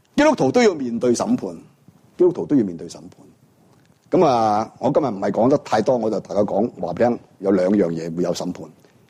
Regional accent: Guangdong, China; 我喜欢读个字的，我们广东人就读得到。

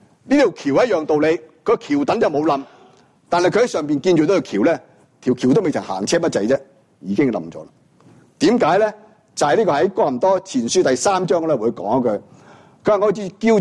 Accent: Guangdong, China; 我喜欢读个字的，我们广东人就读得到。

